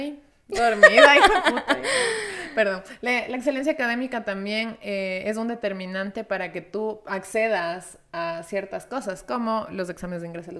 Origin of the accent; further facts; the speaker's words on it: Ecuador; primero todos los ecuatorianos tenemos nuestro barquito y nuestro terreno, todo, el ecuatoriano más humilde